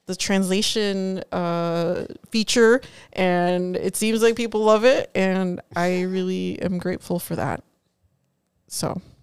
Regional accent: Cicero, Illinois, United States; Anyway, I grew up in Cicero. That explains everything.

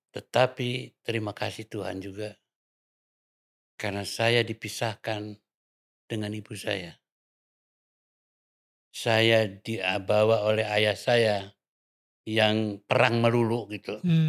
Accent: Java, Indonesia; Ya saya orang Jawa mbak.

